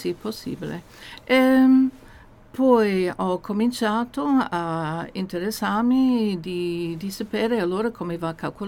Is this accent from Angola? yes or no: no; Sydney, New South Wales, Australia; Italian is a second language; moved away; Io in origine sono australiana, vengo da Sydney, ma mi mancano tanti anni da Sydney.